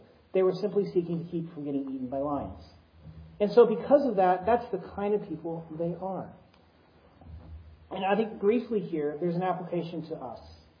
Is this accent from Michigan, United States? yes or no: no; Texas, United States; I come from Texas, and all the big cities are up the 35 corridor.